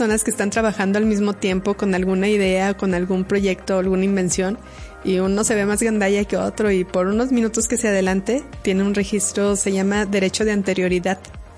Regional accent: Mexico; porque si algo somos buenos los mexicanos es para inventar

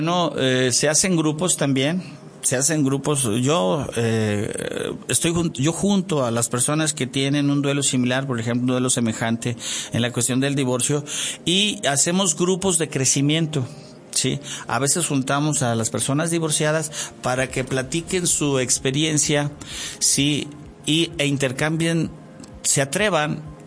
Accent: Santiago Papasquiaro, Durango, Mexico; born there; estar en mi comunidad original, donde yo nací, en Santiago Papasquiaro, en la estancia

